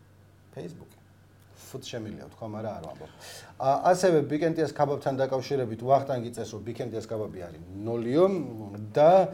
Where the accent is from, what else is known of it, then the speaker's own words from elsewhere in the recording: Baghdati, Imereti, Georgia; მე თვითონ ბაღდადიდან ვარ, ასე რომ ქუთაისი ჩემთვის დიდი ქალაქია.